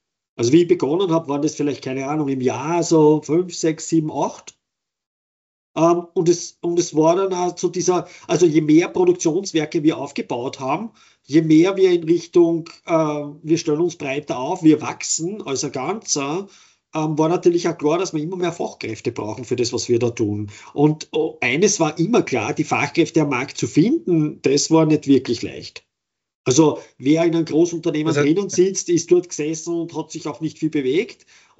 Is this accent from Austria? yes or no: yes; Vienna, Austria; born there; moved away as an adult; also born or lived in Salzburg; now in Styria, Austria; Also ich bin jetzt in der Steiermark zu Hause. Ich bin gebürtiger Wiener und habe irgendwann Ende der 90er Jahre mein Studium abgeschlossen und bin dann aus Wien weg